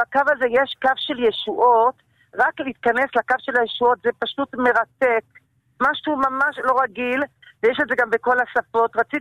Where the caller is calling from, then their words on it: Jerusalem, Jerusalem District, Israel; אני מדברת מירושלים.